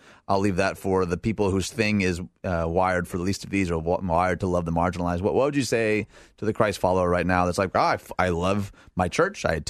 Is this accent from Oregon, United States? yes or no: no; Michigan, United States; now in Elgin, United States; I was raised outside Detroit.